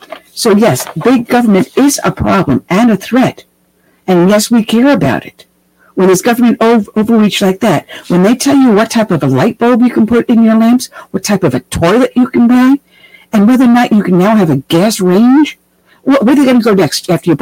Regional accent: New York, United States; moved away; born and raised in New York. I came to the South as soon as I could, but that didn't change my conservative values moving from state to state.

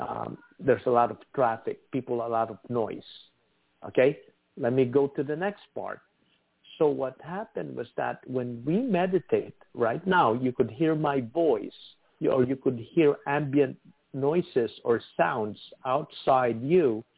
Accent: New York, United States; Listen, we're here, we're in the East Coast. We were hit, we're from New York and New Jersey area

